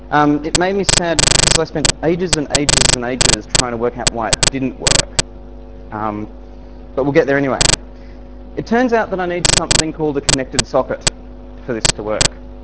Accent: Canberra, Australian Capital Territory, Australia; I come from Canberra.

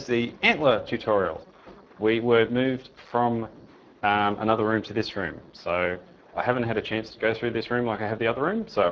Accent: Brisbane, Queensland, Australia; and I'm from Brisbane, and I'm here to help.

